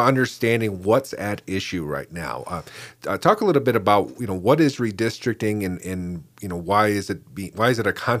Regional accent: Detroit, Michigan, United States; but I'm from downstate. I'm from the Detroit area.

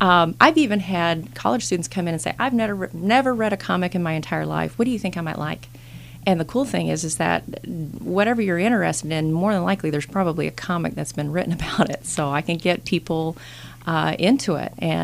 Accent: Stillwater, Oklahoma, United States; back when I was in high school, my family decided to open up a comic book store back in Oklahoma. I grew up in Stillwater, Oklahoma.

